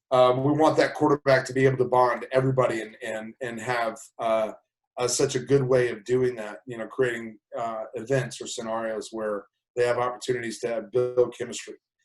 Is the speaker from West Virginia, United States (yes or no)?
no; Texas, United States; I grew up in Texas when I was young, so it'd have to be Roger.